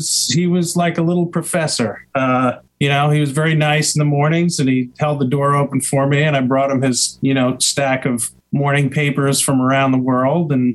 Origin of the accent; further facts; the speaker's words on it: New York, United States; now in Los Angeles, United States; Well, I'm originally from New York, and I came to Roanoke College.